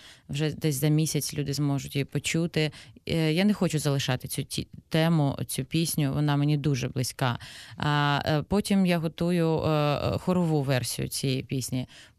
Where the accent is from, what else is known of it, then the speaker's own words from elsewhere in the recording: Armenia; now in Kharkiv, Ukraine; я вірменка, і мені взагалі дуже близька ця тема, тому що ми пережили часи, як ми опинились в Україні.